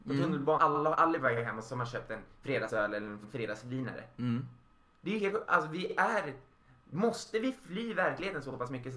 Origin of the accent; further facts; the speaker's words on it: Stenungsund, Västra Götaland County, Sweden; Och jag kommer ju från Stenungsund, vilket ligger i närheten av Vänersborg och Uddevalla, eller lagom avstånd.